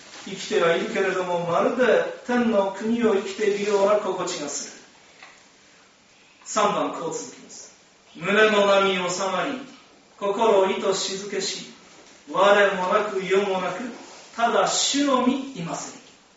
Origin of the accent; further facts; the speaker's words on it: Tohoku, Japan; また東北人というのは今ではもうテレビも普及してですね、もうとても標準語を語りますので、私もこうなんかこう標準語っぽく語ってますけれども